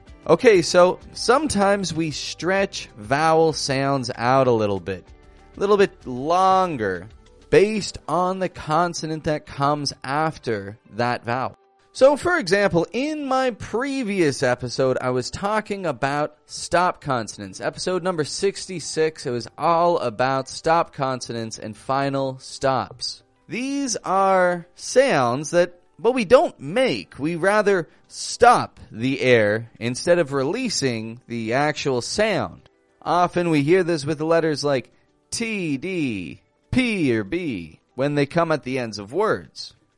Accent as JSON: {"language": "English", "town": "Toronto", "region": "Ontario", "country": "Canada", "said": "I'm from Toronto, Canada."}